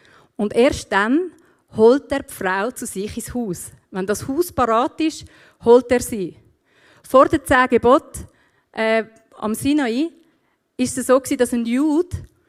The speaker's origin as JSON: {"language": "German", "country": "Switzerland", "said": "wir sind Schweizer und Gott weiss das auch und hat es mit einberechnet, ist kein Problem für ihn."}